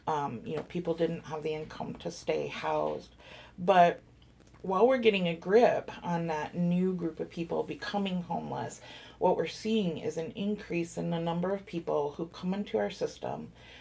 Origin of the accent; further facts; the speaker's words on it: Chicago, Illinois, United States; But I'm from Chicago, and so that's definitely true in Chicago.